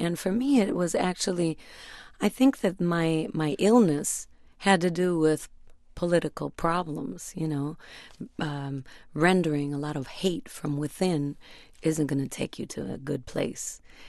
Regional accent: Oaxaca, Mexico; And I went to one of them in Oaxaca, in my home state in Mexico.

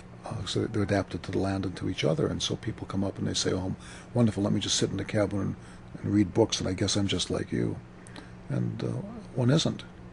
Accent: Chicago, Illinois, United States; I'd never seen mountains before. I was from Chicago, and then all of a sudden there's the most beautiful countryside in the world.

